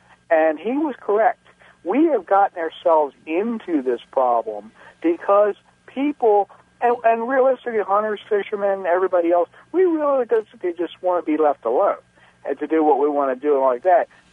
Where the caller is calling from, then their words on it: Gamber, Maryland, United States; Gamber, Maryland.